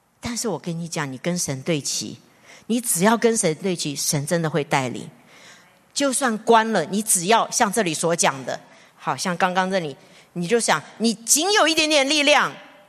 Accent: China; 我们中国人哈，预见未来哈，接下来经济不好，我现在就少一点奉献。

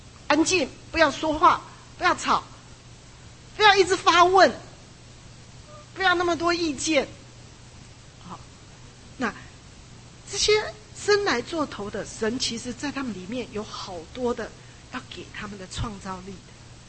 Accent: Taiwan; 就像我们从小在台湾读书一样，所有读书是为着联考，是为着联考。

